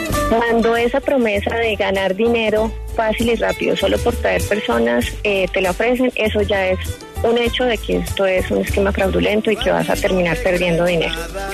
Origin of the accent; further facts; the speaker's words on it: Bucaramanga, Santander, Colombia; Nosotros somos obviamente de Bucaramanga, de esas familias que son como muy pegadas para todos, ¿no?